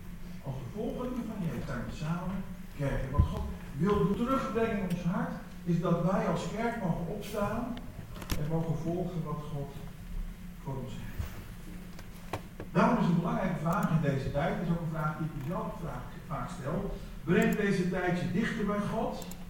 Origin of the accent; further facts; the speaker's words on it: Brazil; Als ik in Brazilië kom, waar ik opgegroeid ben, dan heb ik altijd de neiging om de plekjes van vroeger op te zoeken.